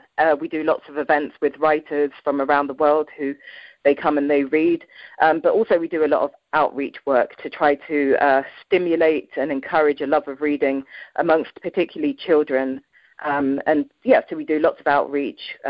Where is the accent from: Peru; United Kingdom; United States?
United Kingdom; London; moved away as an adult; now in Ghana; I moved here from London. I was born and raised in London, but my parents are from Ghana.